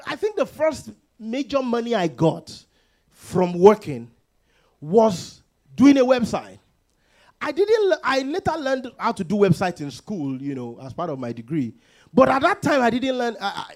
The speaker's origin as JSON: {"language": "English", "country": "Nigeria", "tie": "born or raised there", "lives_now": "United States", "said": "When I first came to the United States and I entered the library, you know, based on, because I grew up in Nigeria"}